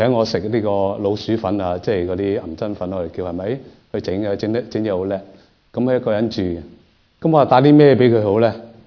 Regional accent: Taishan, Guangdong, China; 我都是台山人嚟嘅，我台山港海嘅。

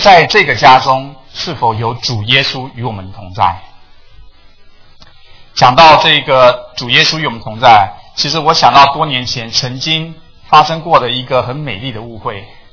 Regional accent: Taiwan; now in United States; 我就跟他说我从台湾来啦。

